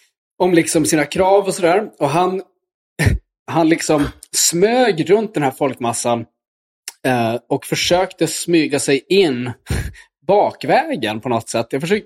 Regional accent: Luleå, Norrbotten County, Sweden; klottrade det på kyrkan där jag växte upp i Luleå

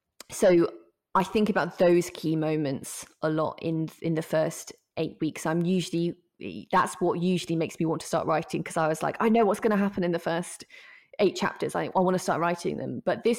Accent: East of England, United Kingdom; I mean, I'm from Norfolk. And we've got a bit of a reputation in Norfolk because you don't really have to drive through Norfolk to get to anywhere else.

